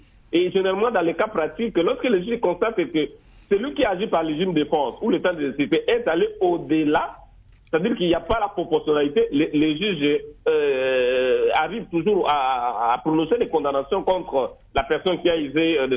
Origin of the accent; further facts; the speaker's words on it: Mbandaka, Équateur, DR Congo; même chez nous à l'Équateur, en Bandaka